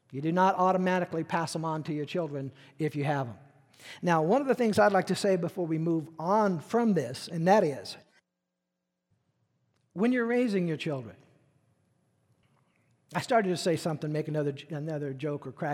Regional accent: Peoria, Illinois, United States; I mean, I was raised in Peoria, right?

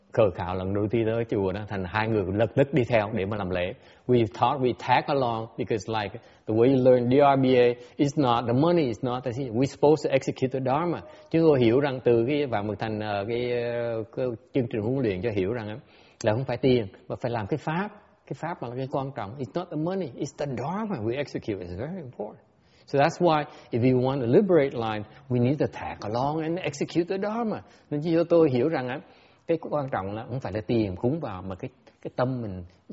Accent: United States; có mình là cái người Mỹ học trò mới từ Mỹ tới, cúng $20.

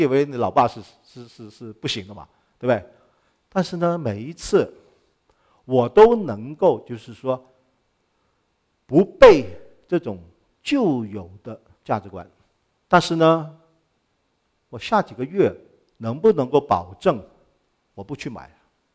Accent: Hong Kong; 我是从香港长大的，你要知道啊。

